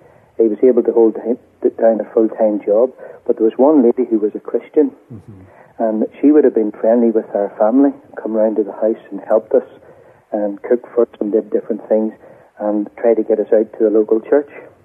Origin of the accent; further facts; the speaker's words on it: Lurgan, Northern Ireland, United Kingdom; But David and myself ended up, we come from Lurgan. It's a very deeply divided and a sectarian town.